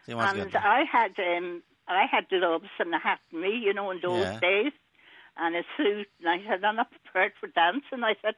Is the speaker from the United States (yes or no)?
no; England, United Kingdom; born there; Yeah, and I was born in England, as a matter of fact.